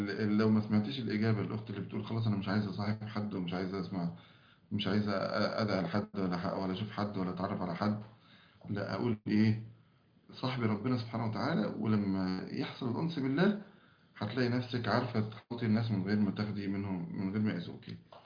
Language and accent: Arabic; Egypt; now in Oman; انا مصري مقيم في سلطنة عمان.